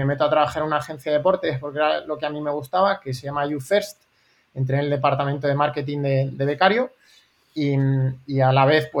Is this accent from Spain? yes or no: yes; Canary Islands, Spain; also born or lived in Ireland; now in Madrid, Spain; yo nací en Madrid, lo que me crié en Canarias y ahí fui al liceo francés y luego me mandaron interno 3 años a Irlanda y ya luego con 18 años me vine a Madrid a estudiar la carrera, que estudié en la Carlos III, Derecho y ADE.